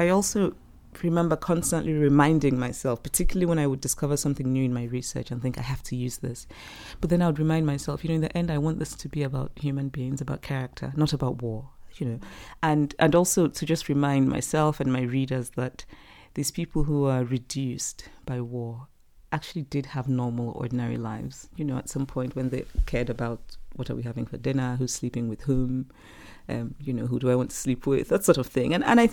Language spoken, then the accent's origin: English; Nigeria; because I grew up in Nigeria, because my thinking is Nigerian